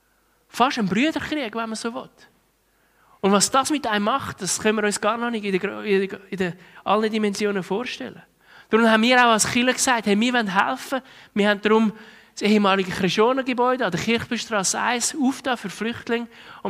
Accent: Switzerland; Wir als Schweizer haben unglaubliche Freiheiten.

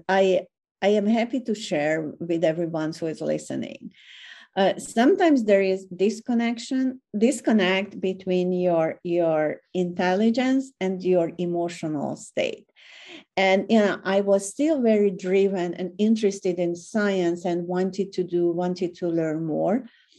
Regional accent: Budapest, Hungary; I grew up in Hungary, in Budapest. I was the first one who went to college or university in my broad family.

